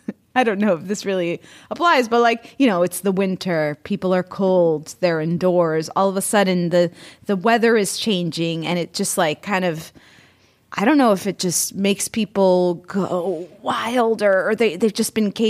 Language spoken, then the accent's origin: English; Florida, United States; I'm from Florida.